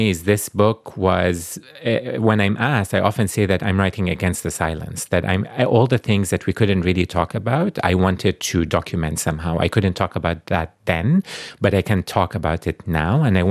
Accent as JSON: {"language": "English", "country": "Jordan", "tie": "born or raised there", "said": "I think growing up in Jordan"}